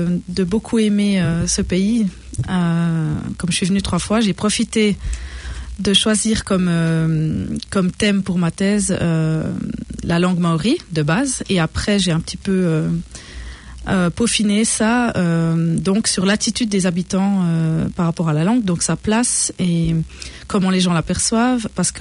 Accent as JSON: {"language": "French", "region": "Neuchâtel", "country": "Switzerland", "said": "j'ai 34 ans et je viens de Suisse, donc Neuchâtel."}